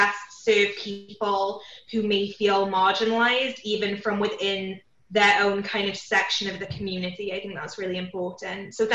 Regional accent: Wales, United Kingdom; now in Hamilton, Canada; I'm from Hamilton, Ontario. Well, I'm from Wales originally, but I live in Hamilton, Ontario.

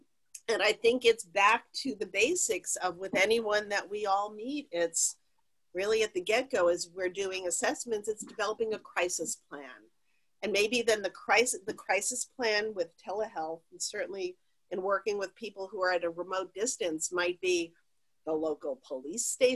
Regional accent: New York City, New York, United States; also born or lived in Boston; now in Birmingham, United States; Now, I'm a girl from New York City. I'm then transplanted to Massachusetts for a few decades, Boston. I'm now in Birmingham, Alabama, so it is city.

